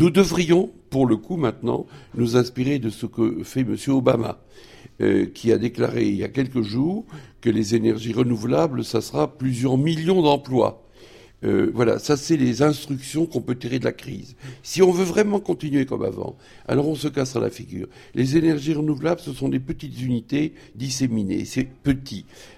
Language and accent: French; Grand Est, France; Je suis Lorrain